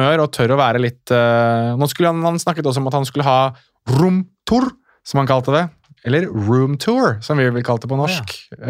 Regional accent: Morocco; Altså, nå er jeg marokkaner

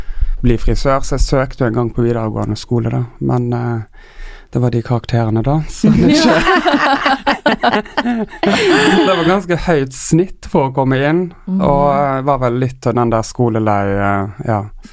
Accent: Tysnes, Vestland, Norway; now in Oslo, Norway; Jeg skal hjem på ferie, men når jeg er på Tysnes så sier jeg jeg skal hjem til Oslo

